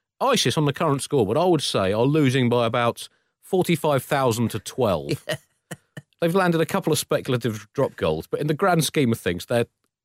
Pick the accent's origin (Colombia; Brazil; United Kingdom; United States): United Kingdom; London; I was not thinking, as a Londoner, right, I hope the mayor gets a bit creative on this one.